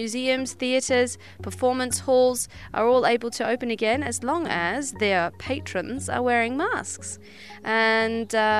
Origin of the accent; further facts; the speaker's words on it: New Zealand; I'm from New Zealand, so any chance I get, I'll bring them up.